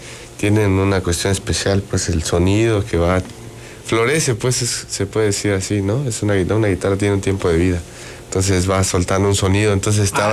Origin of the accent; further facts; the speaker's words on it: Tuxtla Gutiérrez, Chiapas, Mexico; Soy conejo, sí. Nací aquí en Tuxtla.